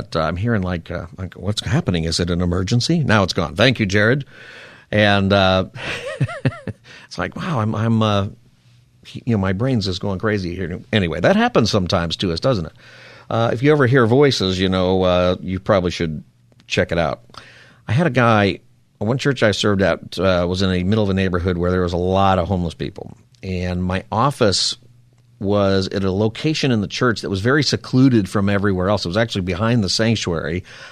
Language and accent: English; Palmdale, California, United States; I grew up here in Palmdale, which is a good place to be from.